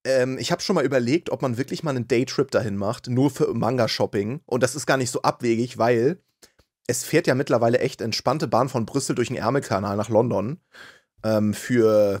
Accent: Hamburg, Germany; Aber ich komme aus Hamburg und Schietwetter, so nennen wir das da oben, ist für uns kein Problem.

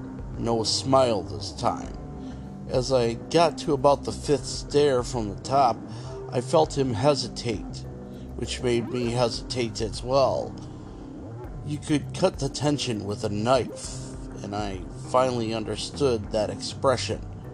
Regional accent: New York, United States; Second, I'm from New York and went to college in New Hampshire, so was oblivious to the fact that North Carolina was home to some vultures.

